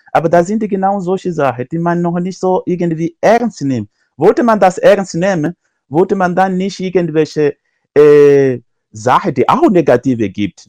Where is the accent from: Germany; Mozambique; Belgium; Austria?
Mozambique; Ich komme tatsächlich aus Mosambik